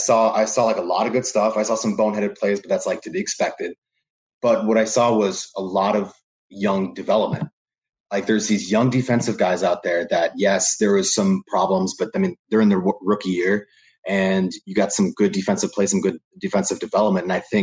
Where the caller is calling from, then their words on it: New Jersey, United States; I'm coming in from Seton Hall University out of New Jersey.